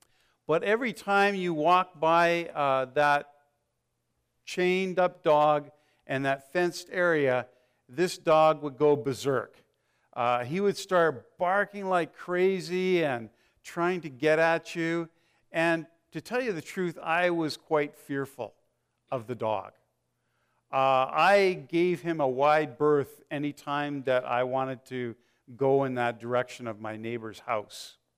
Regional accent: Cold Lake, Alberta, Canada; When I was a youngster, growing up in Cold Lake, Alberta

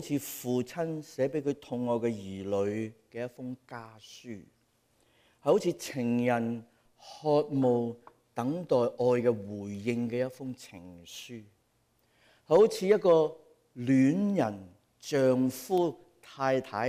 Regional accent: Hong Kong

